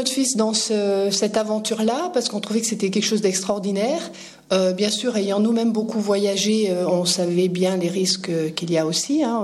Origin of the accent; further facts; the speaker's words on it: Manosque, Provence-Alpes-Côte d'Azur, France; je suis manosquine d'origine, j'ai passé mon enfance à Manosque, mes parents y habitent toujours, je ne rate jamais les correspondances de Manosque. Je suis manosquine de cœur.